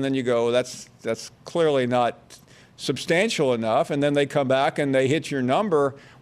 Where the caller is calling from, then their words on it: Piscataway, New Jersey, United States; Hey, I'm calling from Piscataway. What's going on?